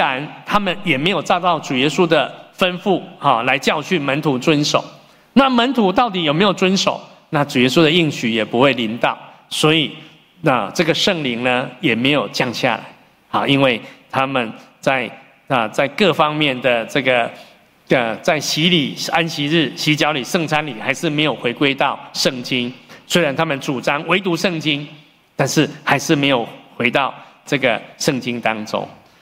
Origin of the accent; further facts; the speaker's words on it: Taiwan; 我们的前辈呢，在那我们台湾人有6位在大陆呢领受了这个得救的救恩。